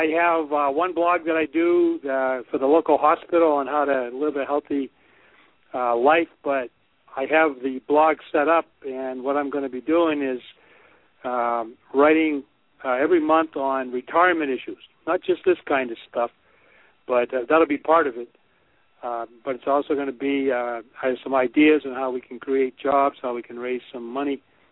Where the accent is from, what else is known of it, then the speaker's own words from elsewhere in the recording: Cape Cod, Massachusetts, United States; I'm working on the memoir of growing up on Cape Cod in the 50s and the 60s. It ends when I went off to college in September of 1964